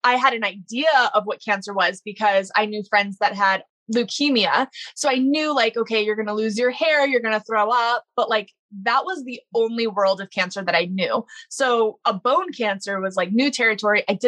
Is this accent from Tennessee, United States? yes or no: no; Baton Rouge, Louisiana, United States; So I grew up in Baton Rouge, Louisiana, and there's not a whole lot to do there.